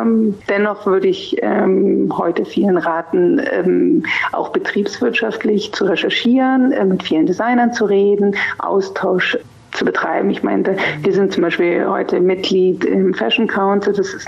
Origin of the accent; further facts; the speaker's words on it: Germany; eine tolle Chance, in meinem Heimatland quasi arbeiten zu können in diesem Bereich